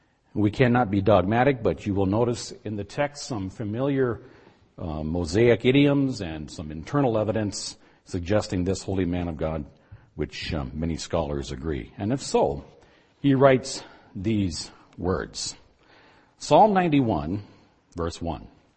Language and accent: English; Grand Rapids, Michigan, United States; You know, Grand Rapids is my birthplace. This is my hometown, and so when I come here, I feel like I'm right at home.